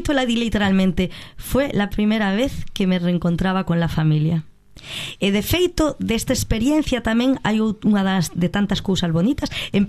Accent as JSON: {"language": "Galician", "region": "Galicia", "country": "Spain", "said": "nós como galegos"}